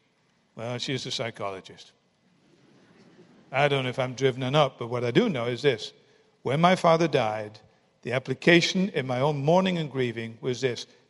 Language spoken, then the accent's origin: English; United Kingdom; He was so friendly, so being British and not knowing what to do, I gave him a cup of tea.